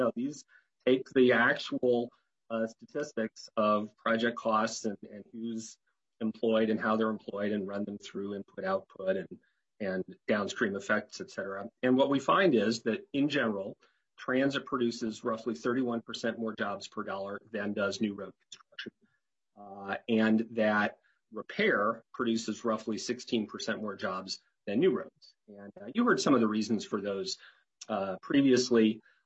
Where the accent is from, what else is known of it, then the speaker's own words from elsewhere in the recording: Minnesota, United States; I should say we, since I'm a Minnesotan, we chose to spend the least number of dollars on transit investment